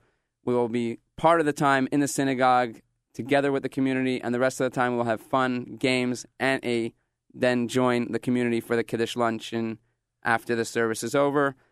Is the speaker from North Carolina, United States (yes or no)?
no; Nyack, New York, United States; I am from Nyack, New York, which is about an hour north of New York City. It's in Rockland County. My parents still live there